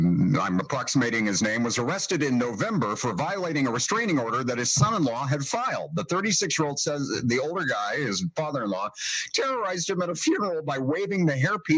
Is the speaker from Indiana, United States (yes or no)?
yes; Indiana, United States; I mean, I'm from Northeast Indiana